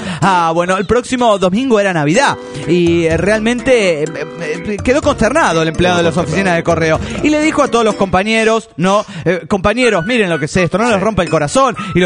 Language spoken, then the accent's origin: Spanish; Cochabamba, Bolivia; Soy juez de Cochabamba, Bolivia.